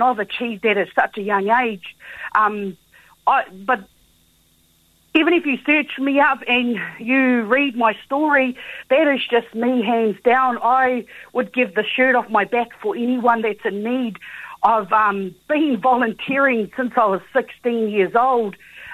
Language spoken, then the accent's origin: English; Taupiri, Waikato, New Zealand; Born and bred in Taupiri. My whānau live in Taupiri. We've got a homestead in Taupiri. So, yeah, Taupiri is where I come from.